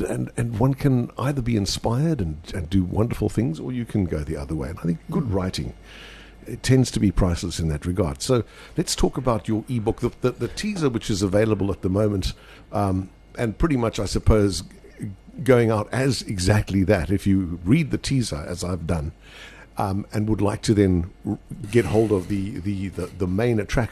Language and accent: English; Benoni, Gauteng, South Africa; because I grew up in Benoni as well